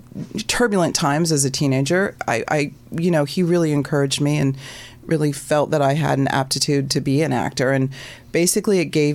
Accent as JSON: {"language": "English", "country": "Canada", "tie": "born or raised there", "said": "growing up in Canada, we actually watched, foreign films were a bigger thing in Canada than they are here."}